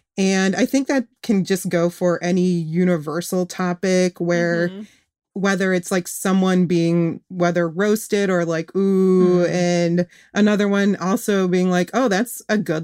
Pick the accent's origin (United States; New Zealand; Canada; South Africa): United States; Kalamazoo, Michigan; I was born and raised in Michigan. If we need to pinpoint the town, Kalamazoo. And I grew up there and it was fine. It's on the west side of the state.